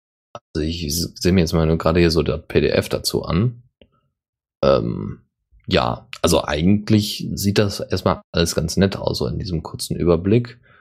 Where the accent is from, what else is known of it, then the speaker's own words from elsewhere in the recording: Bavaria, Germany; Das ist ja bei uns in Bayern, ist das auch so.